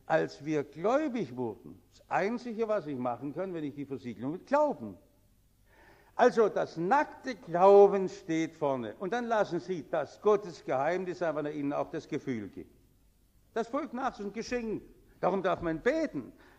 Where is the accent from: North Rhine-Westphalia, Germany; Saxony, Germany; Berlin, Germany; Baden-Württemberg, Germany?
Baden-Württemberg, Germany; Stuttgart; Ich bin ja in Stuttgart in der Trümmer noch aufgewachsen.